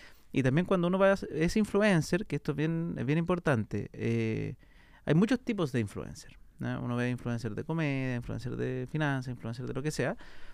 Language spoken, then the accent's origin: Spanish; Chile; pero como en chileno, yo no seguía por lo menos en ese minuto a alguien que estuviera tratando de hacerla.